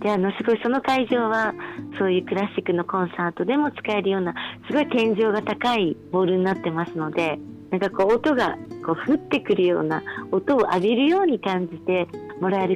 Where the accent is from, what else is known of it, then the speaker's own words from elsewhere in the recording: Ehime, Japan; now in Tokyo, Japan; でも愛媛県出身なので、